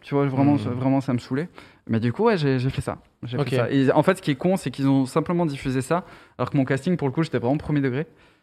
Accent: Nîmes, Occitanie, France; J'étais fan de … je me disais en plus il vient de Nîmes comme moi.

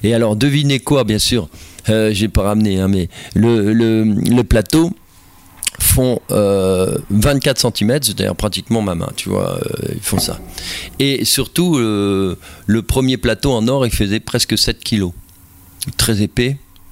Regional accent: France; on peut décomposer chez nous en France

